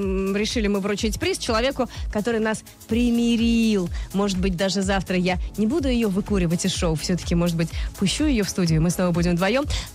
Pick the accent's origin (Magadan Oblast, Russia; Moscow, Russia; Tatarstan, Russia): Tatarstan, Russia; Kazan; Потому что я из Казани